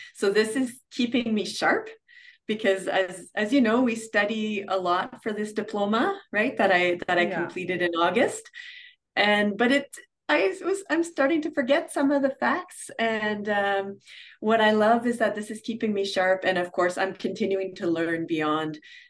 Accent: Canada; For me, it was always in my life. I'm French Canadian, and so it was always around.

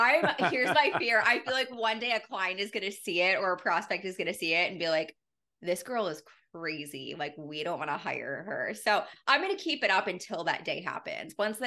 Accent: Pennsylvania, United States; moved away as an adult; now in Louisville, United States; But yeah, so I live in Louisville, not originally from here. I'm actually from Pennsylvania, moved here when I was 18.

